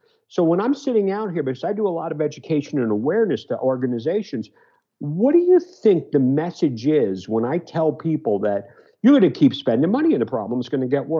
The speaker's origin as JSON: {"language": "English", "town": "New York City", "region": "New York", "country": "United States", "lives_now": "Nashville, United States", "said": "I'm from New York City. I've been living in Nashville for about 16 years, married to a Southerner."}